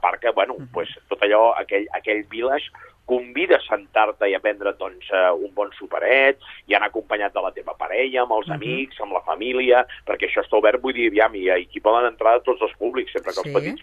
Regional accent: Sabadell, Catalonia, Spain; jo sóc de Sabadell

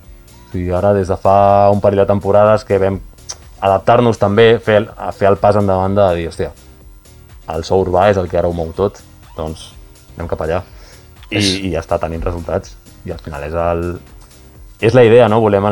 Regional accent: Terrassa, Catalonia, Spain; jo soc de Terrassa, doncs a Terrassa vaig estar, no sé si 4 o 5 anys fent

